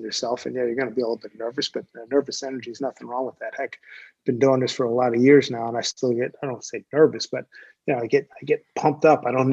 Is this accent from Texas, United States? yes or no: no; Philadelphia, Pennsylvania, United States; I grew up in Philly as a, you know, classic Philadelphia sports fan, going to Eagles games, Warriors games, Phillies games.